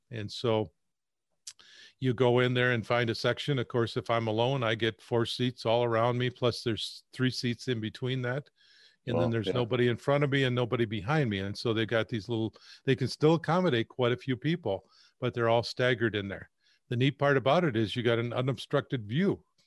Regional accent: Michigan, United States; I'm born and raised in Michigan, and I just get the feeling that my genes are designed for Michigan weather

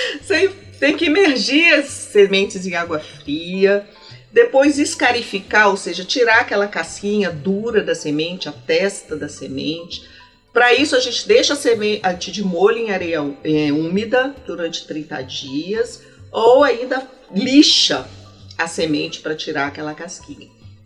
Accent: Rio de Janeiro, Brazil; eu sou do Rio de Janeiro, né? A Mata Atlântica foi o meu quintal.

